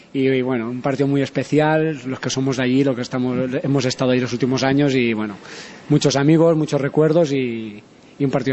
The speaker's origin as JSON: {"language": "Spanish", "town": "Almacelles", "region": "Catalonia", "country": "Spain", "said": "yo soy de Lleida, de un pueblo al lado, de Almacellas"}